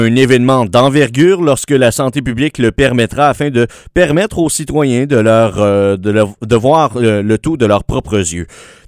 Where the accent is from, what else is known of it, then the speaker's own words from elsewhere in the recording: Gatineau, Quebec, Canada; parce que je viens de Gatineau, les arénas étaient un peu mieux, mais ça fait dur quand même à Gatineau, les arénas.